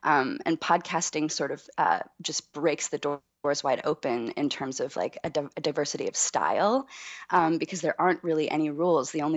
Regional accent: Canada; I'm from Canada

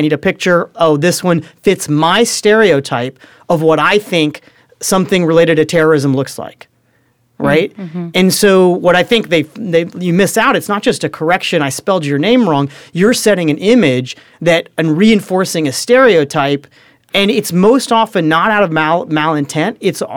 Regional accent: Cincinnati, Ohio, United States; So I grew up in Cincinnati, Ohio, right? I'm sure that's but looking at me with my turban and beard is not the thing that most people guess first, right?

